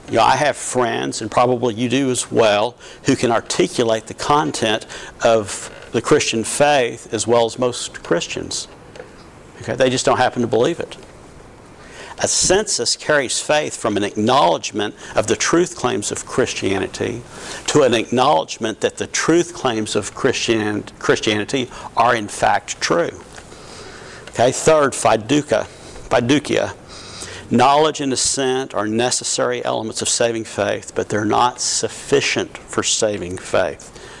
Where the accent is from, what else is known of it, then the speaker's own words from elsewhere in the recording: Texas, United States; accent: Texas; That's a Texas pronunciation.